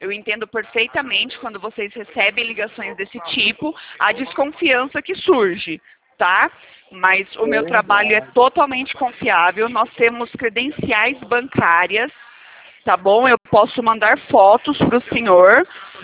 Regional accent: Itatiba, São Paulo, Brazil; eu sou de São Paulo, Itatiba. Interior

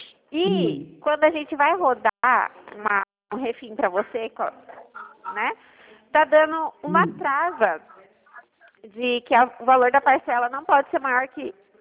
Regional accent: Itu, São Paulo, Brazil

